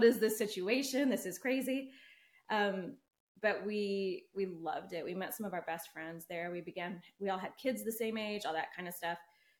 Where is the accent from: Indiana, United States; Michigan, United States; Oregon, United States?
Michigan, United States; I was born and raised in Michigan. Hopefully most of the accent is gone, but you never know. Could still very much be there.